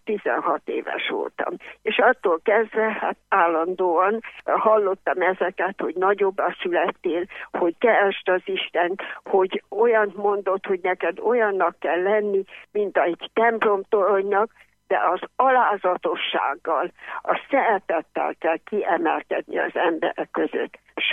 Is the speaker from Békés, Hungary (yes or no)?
no; Zirc, Veszprém County, Hungary; born there; Én Zirten születtem, a ciszterci monostor árnyékában.